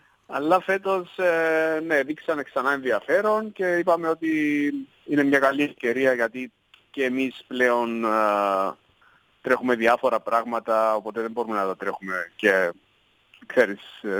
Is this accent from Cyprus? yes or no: yes; Cyprus; also born or lived in London, United Kingdom; εγώ τελείωσα τις σπουδές μου, ήρθα πίσω στην Κύπρο